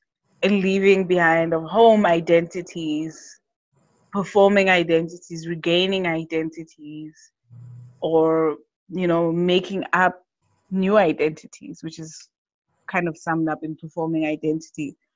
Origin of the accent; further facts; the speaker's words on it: South Africa; born there; So I was born in South Africa